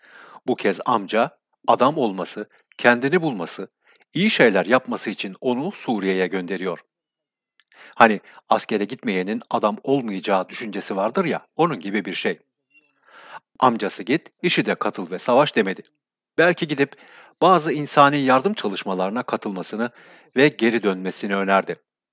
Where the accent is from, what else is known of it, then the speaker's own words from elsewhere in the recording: Homebush, New South Wales, Australia; also born or lived in Ankara, Turkey; Ben Türkiye doğumlu Avustralyalı bir film yapımcısıyım. Ankara'da doğdum. 2,5 yaşında Avustralya'ya geldim. Homebush'ta büyüdüm.